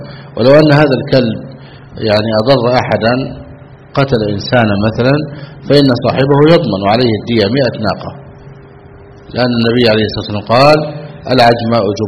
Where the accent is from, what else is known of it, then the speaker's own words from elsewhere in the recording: Egypt; عندنا في مصر